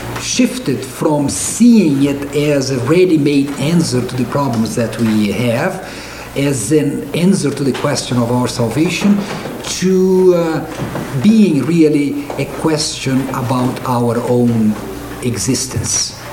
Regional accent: Brazil; now in Chicago, United States; I come from Brazil, and I have been teaching for the last years in Chicago at the Lutheran School of Theology at Chicago.

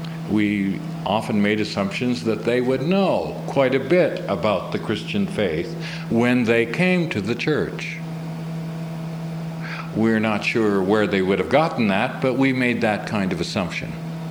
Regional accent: Vancouver, British Columbia, Canada; and I'm from Vancouver

